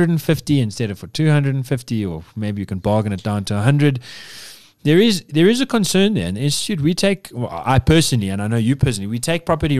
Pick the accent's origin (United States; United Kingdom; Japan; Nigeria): United Kingdom; Yeovil, South West England; I grew up in Yeovil